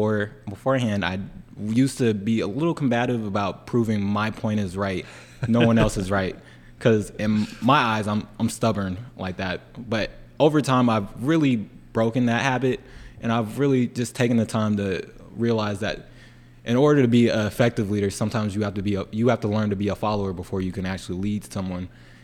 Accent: Cordova, Tennessee, United States; now in Tipton County, United States; because I'm originally from Cordova, which is a little bit outside of Memphis.

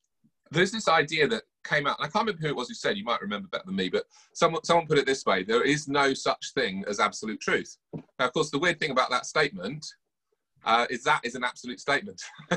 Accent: United Kingdom; because we're British, because us British tend to be a little bit polite

